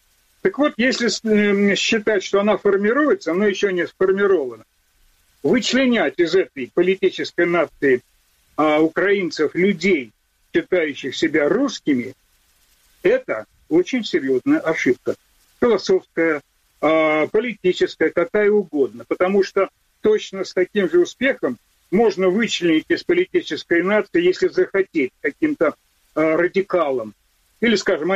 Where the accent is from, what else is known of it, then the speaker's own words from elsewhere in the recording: Russia; born there; я не русский, я скажу, я еврей, но Россия моя родина, я родился здесь.